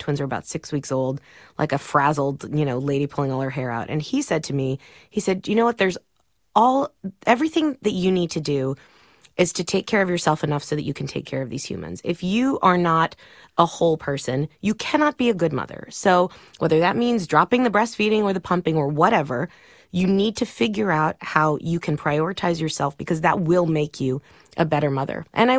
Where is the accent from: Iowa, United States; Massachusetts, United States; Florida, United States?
Florida, United States; Miami; You know, I grew up with a very modest background. I grew up in Miami. My dad was a Cuban immigrant